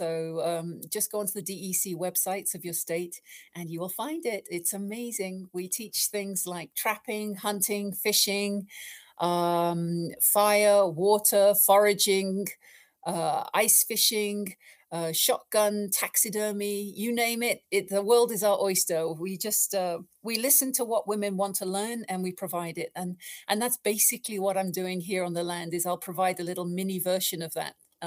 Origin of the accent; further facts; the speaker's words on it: England, United Kingdom; obviously because I'm English.